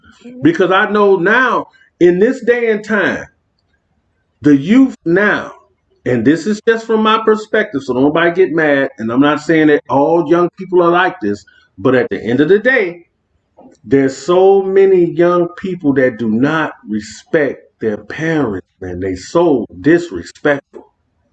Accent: Chicago, Illinois, United States; I'm from Chicago. I'm from the west side of Chicago.

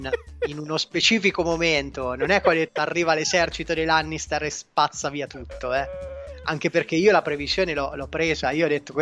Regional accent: Umbria, Italy; accent: Umbrian; tira fuori quello che è il mio accento umbro con queste c un po' marcate.

